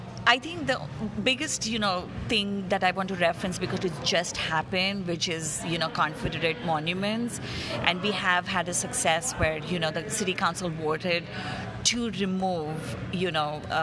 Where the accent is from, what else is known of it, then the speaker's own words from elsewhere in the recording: India; And I am an Indian Muslim, very privileged person